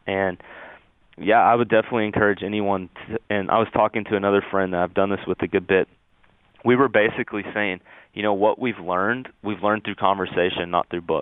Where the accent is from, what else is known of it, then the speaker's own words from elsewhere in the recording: Tennessee, United States; Like when I was growing up in Tennessee, like I said, I didn't know anyone that wasn't Christian.